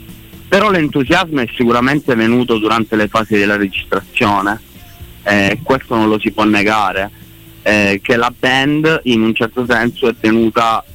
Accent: Reggio Calabria, Calabria, Italy; io sono di Reggio Calabria. Ecco. Nasco a Reggio Calabria, ma diciamo io non amo particolarmente la mia città, devo dirlo, questa cosa qua. Quindi da quando ero adolescente speravo e sognavo di andare altrove. Mi sono trasferito a Torino quando avevo più o meno 18 anni

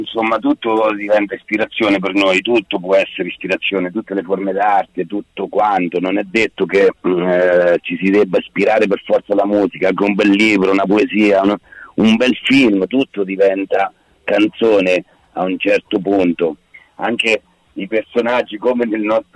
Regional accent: Marche, Italy; Beh, tra la provincia di Ancona e quella di Macerata, a metà.

